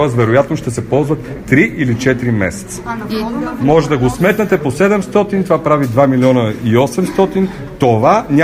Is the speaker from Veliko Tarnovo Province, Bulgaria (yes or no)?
no; Pernik, Pernik Province, Bulgaria; И ние сме от Перник.